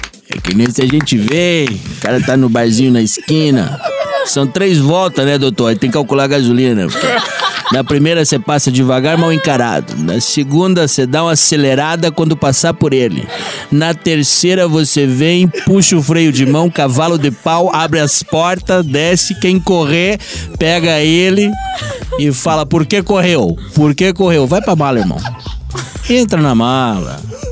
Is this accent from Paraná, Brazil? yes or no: yes; Paraná, Brazil; Eu sou do Paraná, mas eu acho que o meu pai deve ser gaúcho.